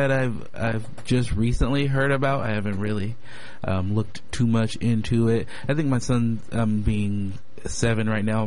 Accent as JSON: {"language": "English", "town": "Chicago", "region": "Illinois", "country": "United States", "tie": "born or raised there", "also_born_or_lived": "Los Angeles", "said": "I grew up in, I was born in Los Angeles and grew up in Chicago."}